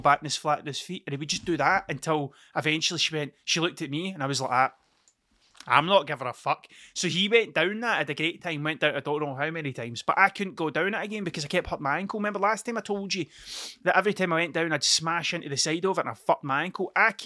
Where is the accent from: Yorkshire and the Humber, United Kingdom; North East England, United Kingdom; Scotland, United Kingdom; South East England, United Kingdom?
Scotland, United Kingdom; I should know that because I'm Scottish.